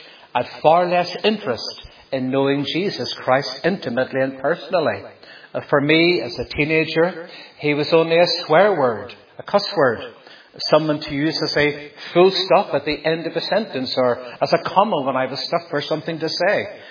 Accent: Ireland; So yes, I'm from the Emerald Isle. My Irish eyes are smiling.

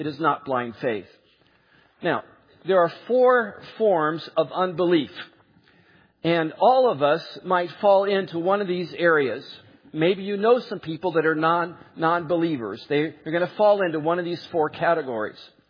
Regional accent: California, United States; I grew up in California, and if you go into the mid-California area, fog is a horrendous problem.

